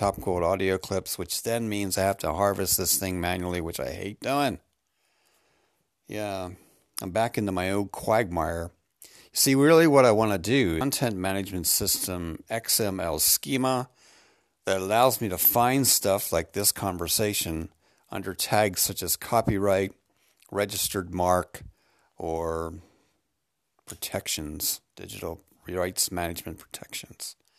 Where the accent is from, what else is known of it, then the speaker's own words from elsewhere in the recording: United States; now in Ireland; I'm an American living in Ireland